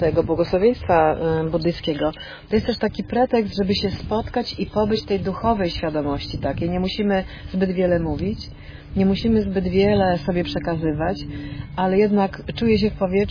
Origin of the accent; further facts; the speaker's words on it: Poland; English is a second language; Many people like us. We're from Poland. We're from the Christian background.